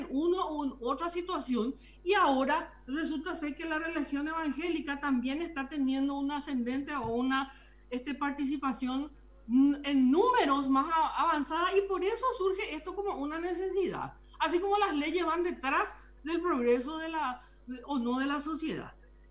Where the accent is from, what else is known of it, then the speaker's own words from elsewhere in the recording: Paraguay; está bien, somos paraguayos, podemos tener, como en tantas cosas, tenemos nuestra impronta diferente al resto del mundo.